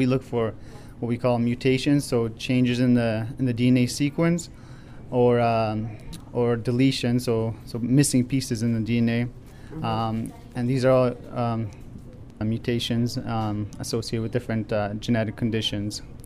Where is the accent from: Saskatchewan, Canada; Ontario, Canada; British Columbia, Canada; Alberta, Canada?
Ontario, Canada; Ottawa; Ottawa, Canada.